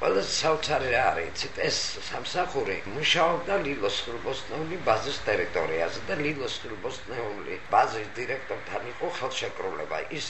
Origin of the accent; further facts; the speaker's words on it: Tbilisi, Georgia; გავიზარდე, სადაც ცხოვრობ ახლა, იარმკა ქვია ამას, ალექსანდროვის ბაღის წინ.